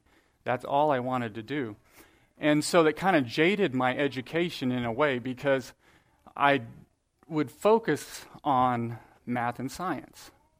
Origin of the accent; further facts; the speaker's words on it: Jellico, Tennessee, United States; I'm from East Tennessee in Jellicoe.